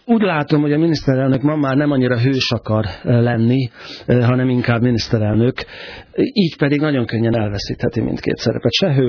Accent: Budapest, Hungary; Ugye budapestiek vagyunk

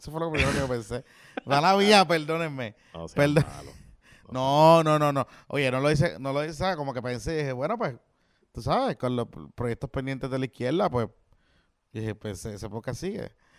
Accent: Carolina, Puerto Rico; yo soy un tipo de Carolina, me gradué de Carolina School, soy clase media, soy normal

